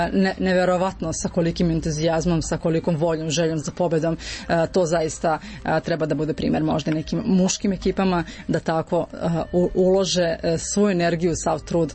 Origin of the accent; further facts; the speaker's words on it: Ruma, Vojvodina, Serbia; Pa vrlo često se dešavalo da me pitaju odakle dolazim, kada kažem iz Srbije